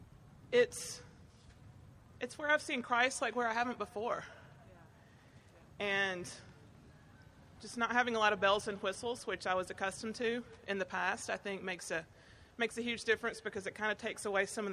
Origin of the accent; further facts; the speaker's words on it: the South, United States; The thing that's wild to me is I grew up very conservative in the South. No liturgy at all.